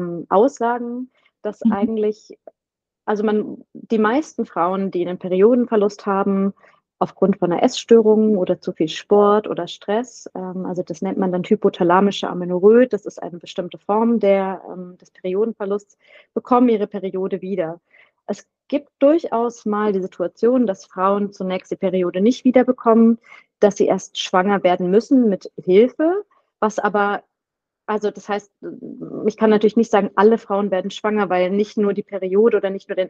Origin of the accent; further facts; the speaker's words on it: Southern Germany, Germany; Ich komme aus Süddeutschland